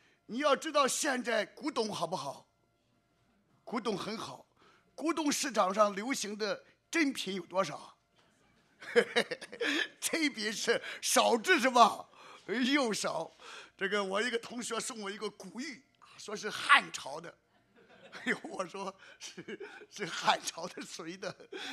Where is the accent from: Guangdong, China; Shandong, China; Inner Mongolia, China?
Shandong, China; 但是你知道我小的时候在山东是拜狐狸精之类的